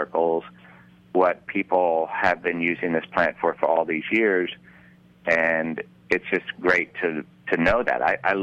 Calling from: Queens, New York, United States; I'm calling from Queens.

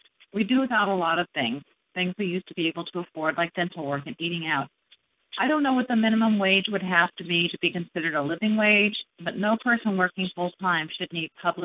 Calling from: San Diego, California, United States; I'm calling from San Diego. In our part of Southern California, our household income of $100,000 puts us in the middle of the middle class.

